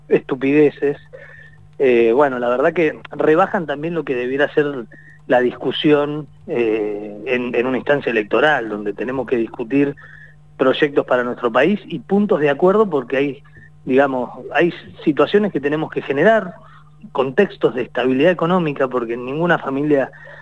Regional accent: Argentina; estas son algunas de las cuestiones que nos identifican como argentinos

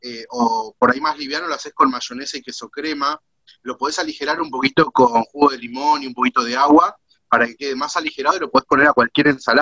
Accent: Moreno, Buenos Aires Province, Argentina; En Moreno, soy de Moreno.

